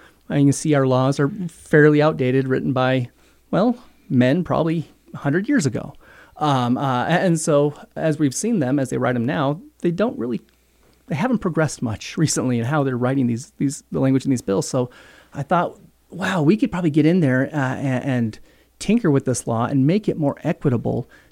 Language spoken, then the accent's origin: English; Price, Utah, United States; also born or lived in Pacific Northwest; Well, so I was born and raised in the area. I was born in Wellington, raised in Price. We moved here.